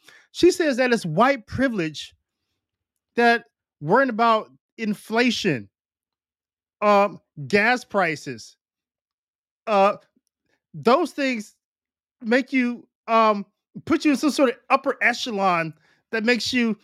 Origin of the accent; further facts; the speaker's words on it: Warren, Ohio, United States; I grew up in Warren, Ohio.